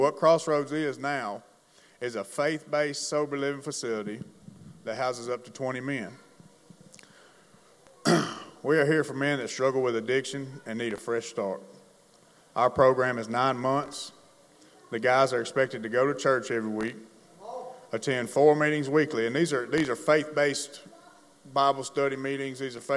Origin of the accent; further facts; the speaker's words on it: Columbus, Mississippi, United States; Some of you may know. I'm from Columbus, Mississippi.